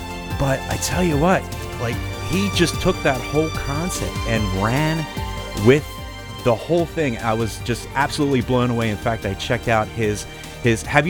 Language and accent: English; United States; That's Fahrenheit because I'm American.